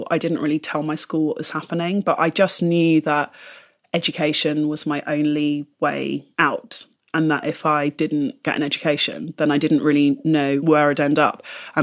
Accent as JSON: {"language": "English", "region": "London", "country": "United Kingdom", "said": "because I'm from London and again from sort of a central part of London"}